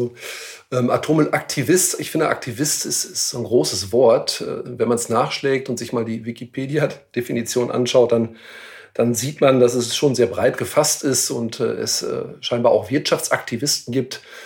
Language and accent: German; Ahaus, North Rhine-Westphalia, Germany; in meiner Heimatstadt, in meiner Geburtsstadt in Ahaus